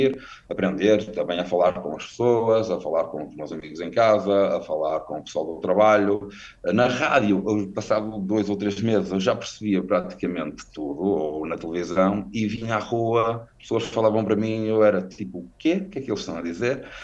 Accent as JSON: {"language": "Portuguese", "region": "Norte", "country": "Portugal", "said": "eu venho do Norte, não é? Aqui chove a potes durante muito tempo"}